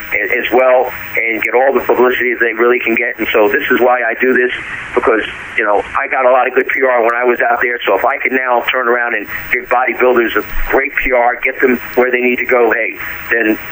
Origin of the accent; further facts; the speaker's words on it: New Jersey, United States; also born or lived in Los Angeles / Europe; Yes, I am born and raised in Jersey, except for some of the years that I was gone, about 15 years. I lived in L.A., and I lived in Europe for 3 other years